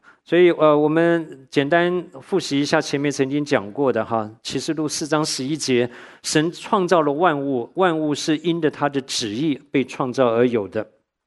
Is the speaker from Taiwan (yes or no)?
yes; Tainan, Taiwan; 我到高中的时候都还碰到同学，他这一辈子没有离开过我的家乡台南的